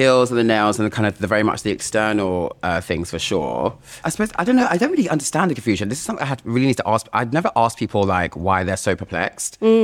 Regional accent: London, United Kingdom; I grew up in West London, in Shepherd's Bush, before it was Shepherd's Bush, or before it was Shea Boo, sorry, but it was very much Shepherd's Bush.

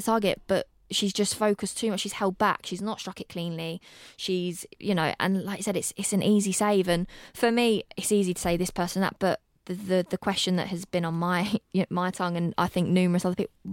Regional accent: England, United Kingdom; I'm English

